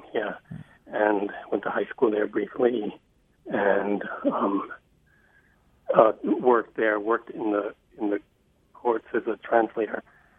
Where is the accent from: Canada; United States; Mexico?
Mexico; moved away; also born or lived in Rome, Italy; growing up in Mexico and out in Rome, and then coming up here and struggling with, culture shocks and things.